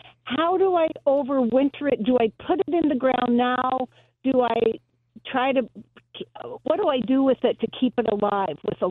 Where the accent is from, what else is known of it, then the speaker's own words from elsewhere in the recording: Keokuk, Iowa, United States; We're from Keokuk, Iowa, which is slightly warmer than here